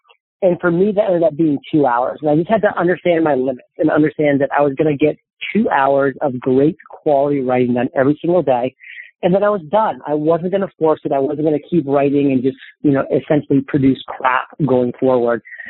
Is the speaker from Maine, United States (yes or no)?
yes; Maine, United States; I was 27 years old, and I'm watching the New England Patriots football, and I'm born and raised in Maine.